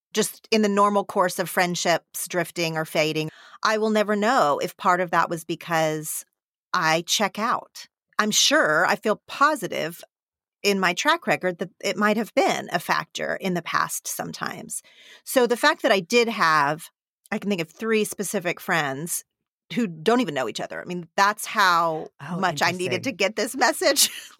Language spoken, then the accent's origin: English; Oklahoma, United States; now in Los Angeles, United States; I grew up in Oklahoma. I live in Los Angeles now.